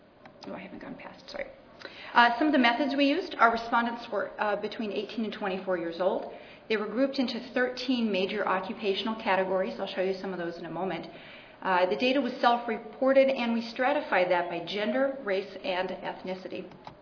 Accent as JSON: {"language": "English", "country": "United States", "said": "may expect an English accent, but I'm actually American, so I just go to school there."}